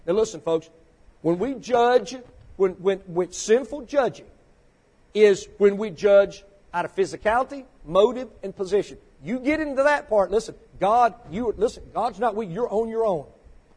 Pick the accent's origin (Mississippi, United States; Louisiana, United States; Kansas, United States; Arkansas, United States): Mississippi, United States; born there; moved away; Listen, I was born in Mississippi, but I got out of there as quick as I could.